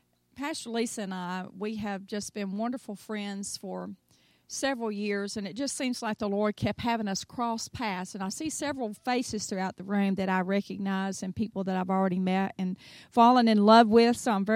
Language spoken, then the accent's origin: English; the South, United States; I'm from the South, y'all go ahead and relax and just enjoy yourselves.